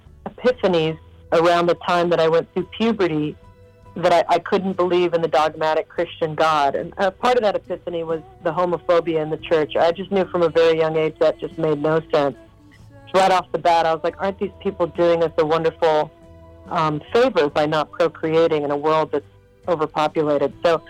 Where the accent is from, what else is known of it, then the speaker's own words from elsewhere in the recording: United States; I have a tendency to speak from a skewed perspective as an American